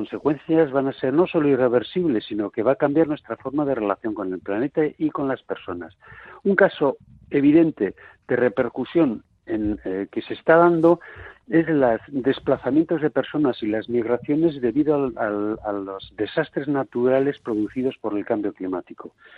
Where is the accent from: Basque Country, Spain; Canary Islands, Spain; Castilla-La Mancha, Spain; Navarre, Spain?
Basque Country, Spain; nosotros no somos conscientes, como sociedad vasca o europea